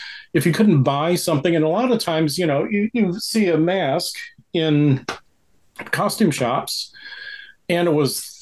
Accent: Michigan, United States; I know we had Creature Features out here in California, but we had one that was called The Ghoul that I grew up with back in Michigan.

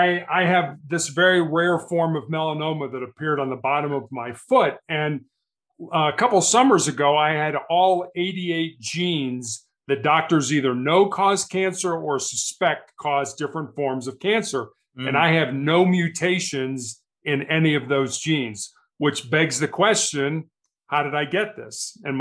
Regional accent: Chicago, Illinois, United States; So I am the oldest of three boys. I grew up in Chicago in the United States and went to college on a basketball scholarship at the Citadel in Charleston, South Carolina.

